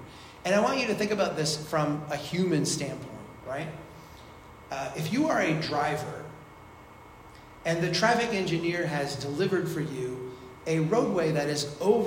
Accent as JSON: {"language": "English", "region": "Minnesota", "country": "United States", "lives_now": "Florida, United States", "said": "I'm from Minnesota, also very flat"}